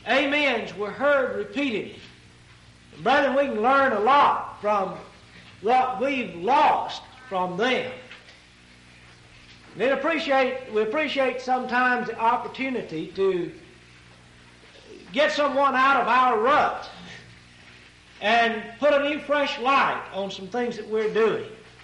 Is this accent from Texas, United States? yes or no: yes; Texas, United States; As a young lad growing up in East Texas, we attended each other's gospel meetings.